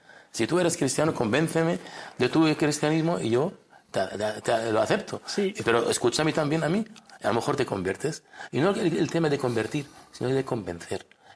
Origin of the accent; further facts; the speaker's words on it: Nablus, West Bank, Palestine; yo soy de Nablus. Nablus, ahí vivimos musulmanes, cristianos y judíos.